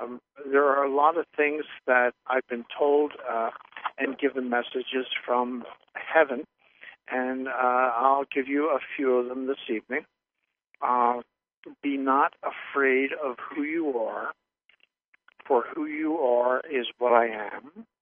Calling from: Rochester, New York, United States; We're calling from Rochester, New York.

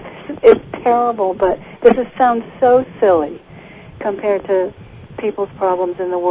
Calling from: Connecticut, United States; I'm in Connecticut.

